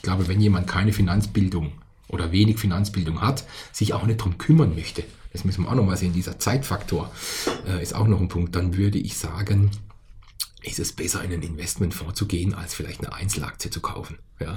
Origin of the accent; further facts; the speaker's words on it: Baden-Württemberg, Germany; Ich komme aus der Südwestecke Deutschlands. Also bei den Schwaben spricht man gar nicht übers Geld. Bei den Badern schon ein bisschen eher, weil wir etwas mehr Lebemänner sind.